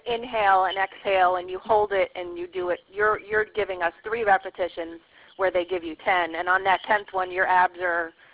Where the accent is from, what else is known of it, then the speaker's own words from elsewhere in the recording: New York, United States; from New York.